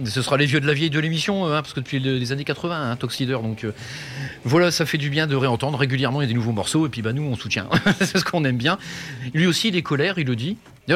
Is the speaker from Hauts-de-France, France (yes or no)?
yes; Hauts-de-France, France; Moi, je suis du Nord, moi.